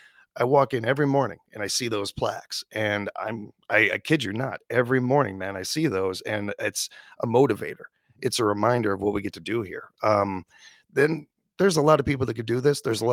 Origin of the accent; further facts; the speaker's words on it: Chicago, Illinois, United States; As a Chicagoan, not rambling about Chicago sports, actually they don't mind that, because I mean, we suck, so it's all right.